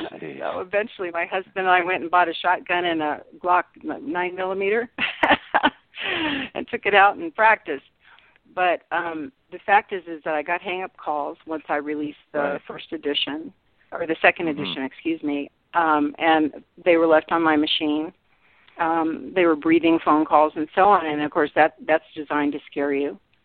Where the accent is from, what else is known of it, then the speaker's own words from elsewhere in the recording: Sacramento, California, United States; see, I'm from Sacramento, and I really literally I covered all the same areas he did